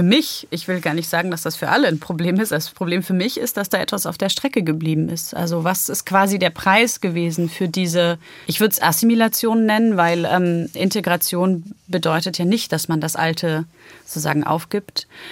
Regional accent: Wejherowo, Pomeranian Voivodeship, Poland; born there; dieser Geburtsort, der immer noch Neustadt in Westpreußen lautet, statt Welcherowo, obwohl ich ja 83 geboren bin und meine Heimatstadt schon lange nicht mehr Neustadt in Westpreußen hieß.

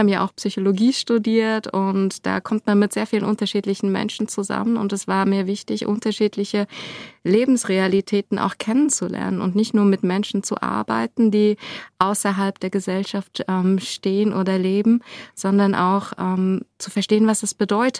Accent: Länderscheid, Hesse, Germany; Ich bin in einem ganz kleinen Dorf in Länderscheid aufgewachsen, in der Nähe von Homberg-Efze, wiederum in der Nähe von Kassel.

